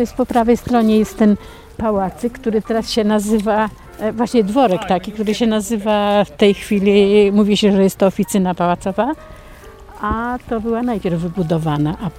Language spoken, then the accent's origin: Polish; Pionki, Masovian Voivodeship, Poland; najbliższą rodzinę miałam w Pionkach, bo pochodzę z Pionek, z okolic Radomia.